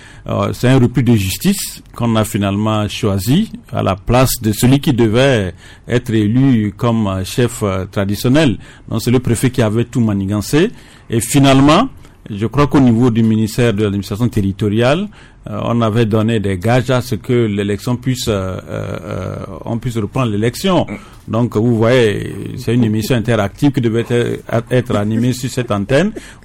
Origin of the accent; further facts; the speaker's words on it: Dapaong, Savanes, Togo; pour ceux qui ne savent pas ce qui s'est réellement passé chez nous, à Dapaon avec cette radio.